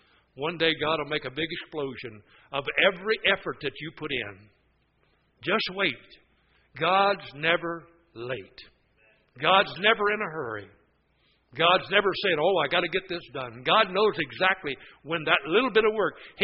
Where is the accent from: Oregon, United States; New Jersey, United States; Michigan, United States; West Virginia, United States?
West Virginia, United States; born there; I was born in West Virginia. I'm qualified to say that, right?